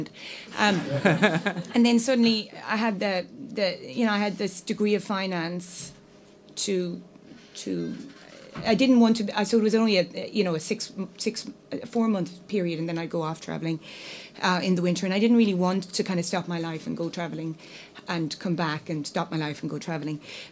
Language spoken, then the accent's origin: English; Ireland; also born or lived in London; So, well, I was away from Ireland, like everybody is ultimately, and I was living in London